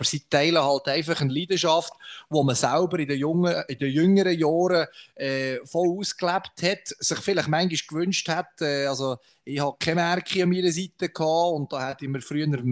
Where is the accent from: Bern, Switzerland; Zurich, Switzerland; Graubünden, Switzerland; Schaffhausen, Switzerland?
Bern, Switzerland; Biel; Und Biel, wo ich herkomme, weiss man ja, ist nicht das einfachste Pflaster.